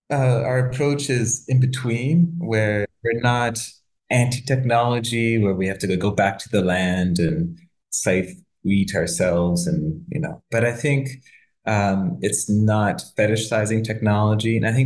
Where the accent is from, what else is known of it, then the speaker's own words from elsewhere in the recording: Canada; You know, I'm Canadian.